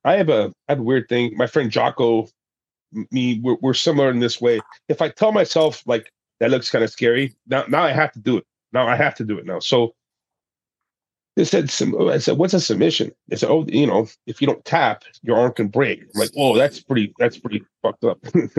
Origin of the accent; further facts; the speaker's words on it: Venezuela; also born or lived in Panama; I grew up in Venezuela and Panama. My dad was a Marine. I got a lot of fights just because I looked different. I didn't speak Spanish at the time.